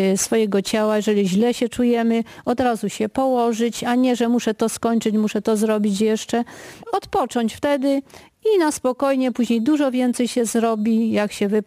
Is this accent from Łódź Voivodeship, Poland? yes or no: no; Strzyżów, Subcarpathian Voivodeship, Poland; bo my jesteśmy z Strzyżowa, także tereny mamy przepiękne